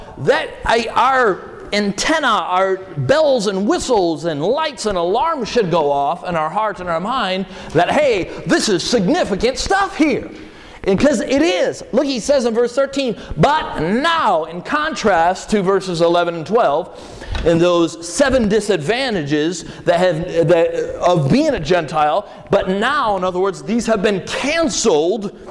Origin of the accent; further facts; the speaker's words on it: Chicago, Illinois, United States; from Milwaukee or Chicagoland area, as I grew up. One of the fascinating things that I observed in growing up in the Chicagoland area